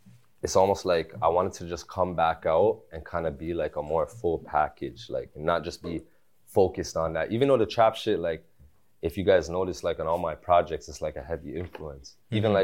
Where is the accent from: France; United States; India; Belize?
Belize; I'm from Belize.